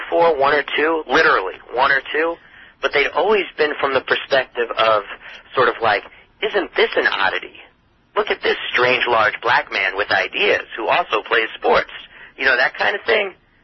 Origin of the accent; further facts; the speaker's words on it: Washington, District of Columbia, United States; Washington Wizards basketball team here in my hometown. In Washington, D.C.